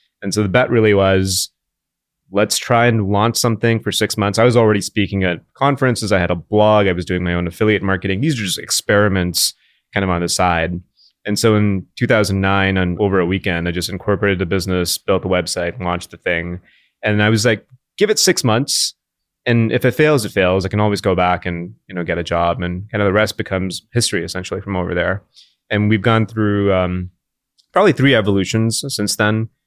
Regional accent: India; And so my situation was I grew up in India for most of my life.

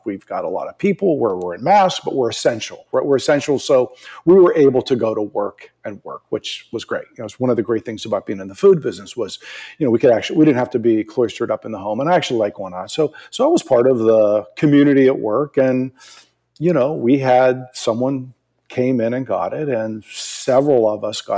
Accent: East Coast, United States; You know, I'm originally from the East Coast.

